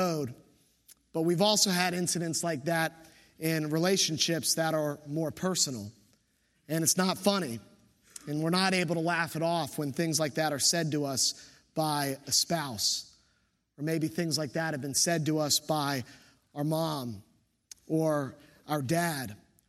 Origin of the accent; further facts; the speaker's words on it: Williamsburg, United States; I'm just from Williamsburg. It's how we do it there.